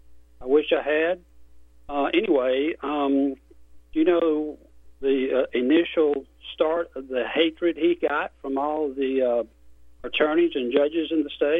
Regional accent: Abbeville, South Carolina, United States; And I'm an Abbeville. I was raised in Abbeville, South Carolina.

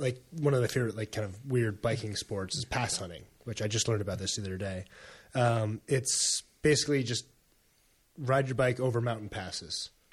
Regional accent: New Hampshire, United States; See, when I grew up in New Hampshire on the East Coast, and I lived on top of a 600 vertical foot hill

